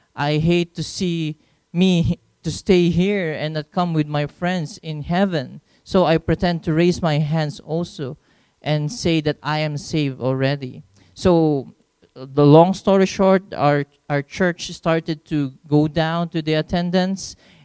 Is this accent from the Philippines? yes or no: yes; Philippines; English is a second language; I'm a Filipino missionary to the Philippines and to Southeast Asia.